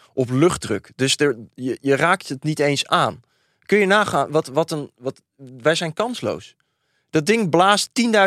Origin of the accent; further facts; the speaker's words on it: Rotterdam, South Holland, Netherlands; vind ik als Rotterdammer, vind ik dit Amsterdamse idee helemaal niet zo slecht.